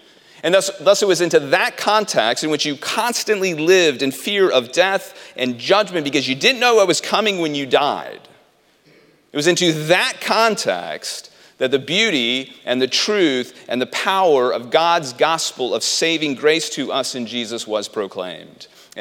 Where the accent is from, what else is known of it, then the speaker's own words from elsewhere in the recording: South Leigh, South East England, United Kingdom; Near to where I grew up in the Oxfordshire village of South Lee is the parish church of St. James the Great.